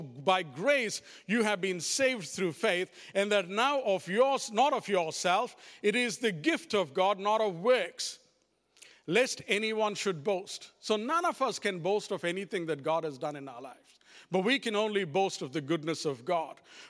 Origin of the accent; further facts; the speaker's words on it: India; because I come from India, I've known a few religions